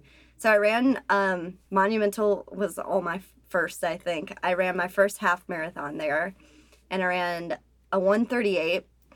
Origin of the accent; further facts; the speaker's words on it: North Carolina, United States; I'm from North Carolina.